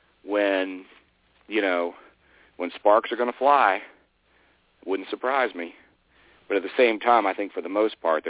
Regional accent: Maryland, United States; now in Charlotte, United States; I'm from Maryland originally, but I'm more of a Carolina Panthers fan now that I moved to Charlotte

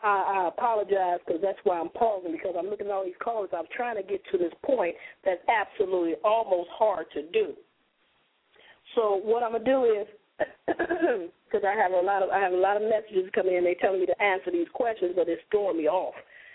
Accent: Chicago, Illinois, United States

